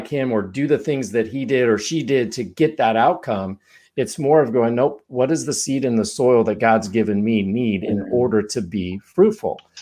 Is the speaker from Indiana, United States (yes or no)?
no; California, United States; And I grew up in the Napa Valley. So part of my wine thing is, you know, I grew up around grapes, didn't farm them, but I grew up around them.